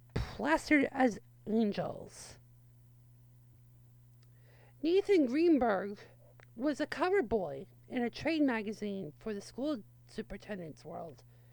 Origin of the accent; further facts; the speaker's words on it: Londonderry, New Hampshire, United States; when I grew up in Londonderry